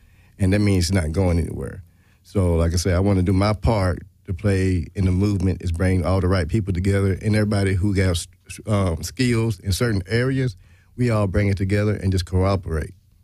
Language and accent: English; Arkansas, United States; now in Los Angeles, United States; I'm originally from Arkansas, and I've been in L.A., 7 years this month.